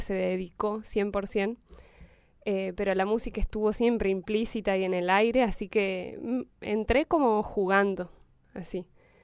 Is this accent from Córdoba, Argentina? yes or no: yes; Las Rosas, Córdoba, Argentina; now in Córdoba, Argentina; yo soy de Tras la Sierra, de Las Rosas.